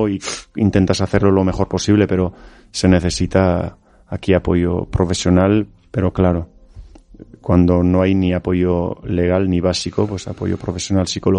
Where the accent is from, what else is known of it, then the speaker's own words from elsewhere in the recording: Hendaye, Nouvelle-Aquitaine, France; Yo soy de Hendaya, nos encontramos en Irún, y entre Hendaya e Irún hay una frontera que divide el País Vasco